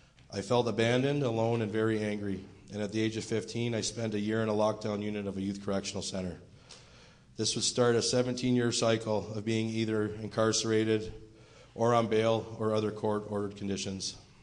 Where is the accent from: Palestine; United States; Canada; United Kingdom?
Canada; Crystal Beach, Ontario; I'm 38 years old, and I'm from Crystal Beach, Ontario.